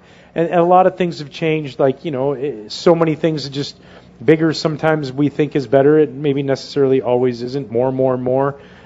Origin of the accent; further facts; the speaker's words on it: Canada; Growing up in Canada and watching the Montreal Expos on the French channel.